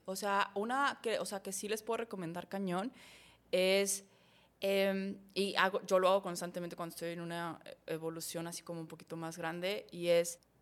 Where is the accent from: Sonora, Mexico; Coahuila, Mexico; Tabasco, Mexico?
Coahuila, Mexico; Saltillo; Y los conozco, yo soy de Saltillo.